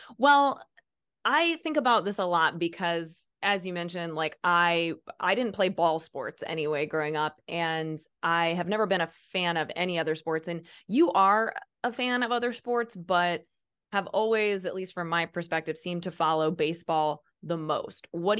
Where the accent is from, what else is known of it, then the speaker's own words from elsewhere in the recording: Peoria, Illinois, United States; we grew up near in the Peoria area